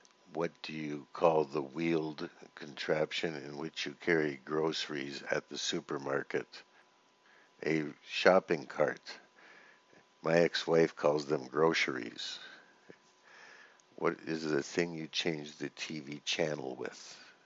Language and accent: English; Toronto, Ontario, Canada; I am from Toronto.